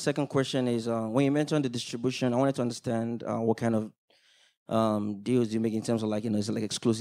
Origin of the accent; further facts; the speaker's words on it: Nigeria; now in Austin, United States; I'm from Nigeria, but I live in Austin now.